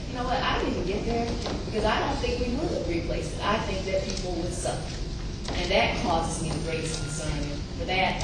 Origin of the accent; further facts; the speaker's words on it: Alabama, United States; in the South, I grew up in Alabama, and spent a lot of time in Montgomery and Birmingham